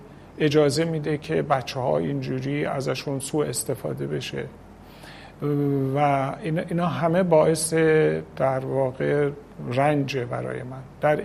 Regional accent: Iran; از این حیث خب به وطنم خیلی علاقه دارم و یک نوع هویت ایرانی برای خودم قائلم

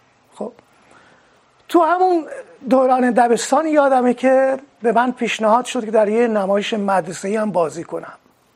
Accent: Mianeh, East Azerbaijan, Iran; born there; تو مینا به دنیا اومدم سال 1328 در یه خانواده فرهنگی تقریبا، چون پدر من جز اولین فرهنگی های مینا بوده

